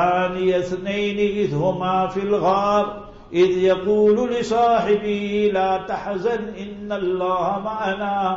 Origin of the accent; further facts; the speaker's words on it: South Africa; Africans, who were born here, our parents were born here, some of our grandparents were born here